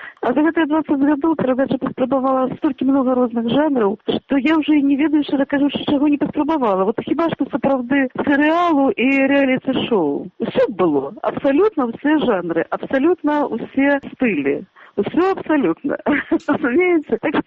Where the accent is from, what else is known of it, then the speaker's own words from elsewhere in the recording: Belarus; moved away; Колесо вот 20 годов тому, как мы себе проехали с Беларуси